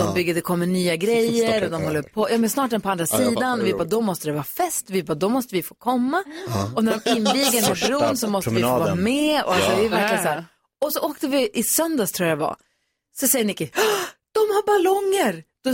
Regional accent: Luleå, Norrbotten County, Sweden; Jag är från Luleå.

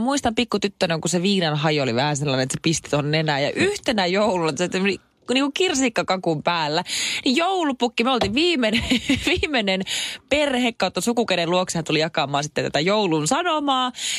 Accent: Jyväskylä, Central Finland, Finland; kun mä olin pieni ja asuin Jyväskylässä ja siitä on aikaa.

